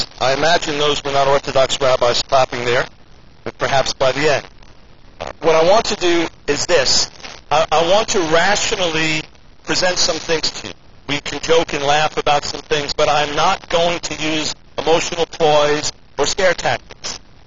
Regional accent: New York, United States; First, as a New Yorker, let me give my heartfelt congratulations to the city of Boston and to the Red Sox.

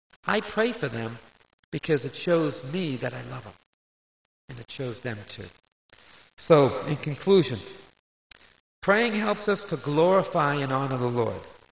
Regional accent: Boston, Massachusetts, United States; now in New York City, United States; And being a Bostonian, the last place I wanted to be was in New York City.

